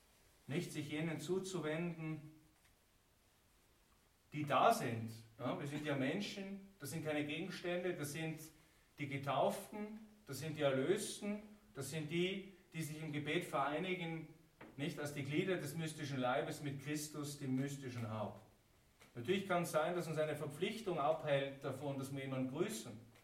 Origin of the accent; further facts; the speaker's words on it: Austria; Bei Ihnen in Bayern und bei uns in Österreich, grüß Gott.